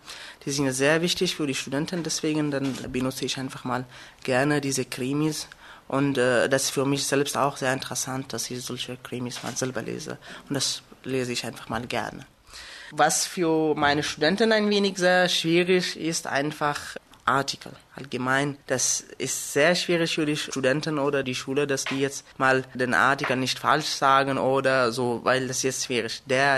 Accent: Afghanistan; German is a second language; ich komme aus Afghanistan.

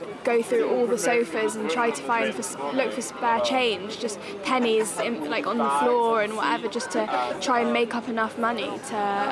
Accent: London, United Kingdom; I'm 17 years old and I'm from London.

